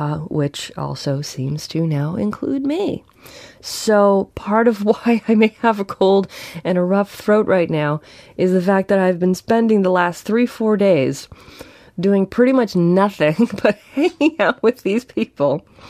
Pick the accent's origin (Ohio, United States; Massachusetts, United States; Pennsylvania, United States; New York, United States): Ohio, United States; Kingsville; I am on my bed in my room in the house where I grew up in Kingsville, Ohio.